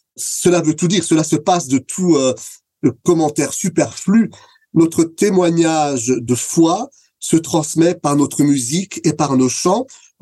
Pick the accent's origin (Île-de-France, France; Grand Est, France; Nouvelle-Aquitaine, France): Grand Est, France; Alors, on vient d'Alsace